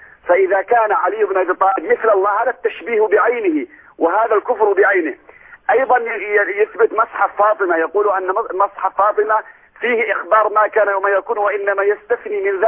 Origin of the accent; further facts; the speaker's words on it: Yemen; لتحرق سمعته عند كثير من الناس عندنا في اليمن وغيرها